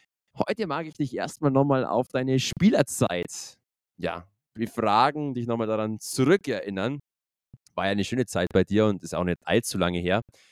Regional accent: Peißenberg, Bavaria, Germany; born there; Und auch den Peißenbergern mein Geburtsort.

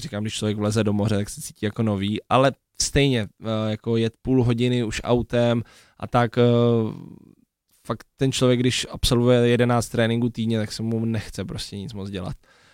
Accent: Brno, South Moravian Region, Czechia; born there; já v Bělorusku nebydlím, nebo vlastně narodil jsem se v Brně a nikdy jsem tam nežil nějakou delší dobu

